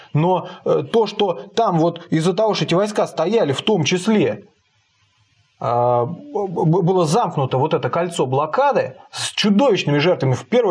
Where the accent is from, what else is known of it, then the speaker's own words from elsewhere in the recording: Moscow, Russia; ну, я сам москвич